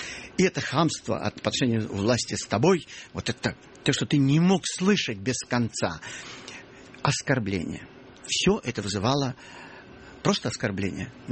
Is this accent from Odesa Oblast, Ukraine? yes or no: yes; Odesa, Odesa Oblast, Ukraine; Я же приехал из Одессы